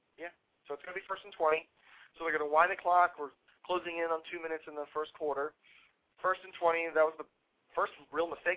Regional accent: Canada; You know, we're from Canada, and we're representing our country

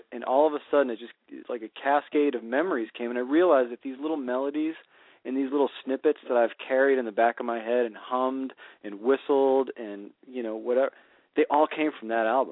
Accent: Worcester, Massachusetts, United States; now in Boston, United States; I grew up in Worcester and Central Mass, and it was just … all day long.

